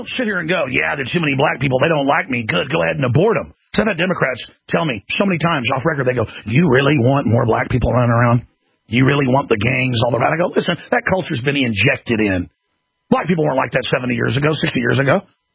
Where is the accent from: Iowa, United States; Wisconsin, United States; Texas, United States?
Texas, United States; Dallas; But I grew up in Dallas, Texas.